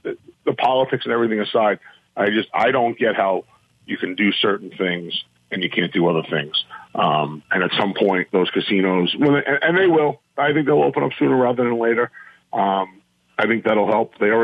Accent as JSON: {"language": "English", "region": "New York", "country": "United States", "said": "As a racing fan and as a New Yorker, I worry for the harness tracks."}